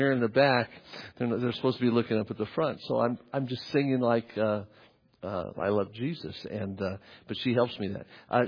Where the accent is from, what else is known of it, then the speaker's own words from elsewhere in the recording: North Las Vegas, Nevada, United States; I grew up in North Las Vegas. I lived in a trailer, and my mom was a very nice lady, but she was trying to raise three kids.